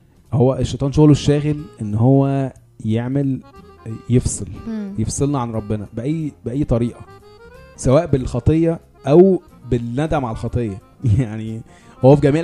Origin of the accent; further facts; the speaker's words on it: Egypt; يعني احنا كمعرفش كبشر ولا كمصريين ولا كايه